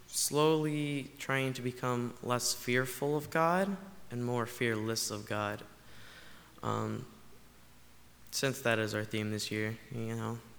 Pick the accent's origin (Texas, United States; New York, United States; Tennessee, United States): Tennessee, United States; I am pretty new to this area. I came from Tennessee.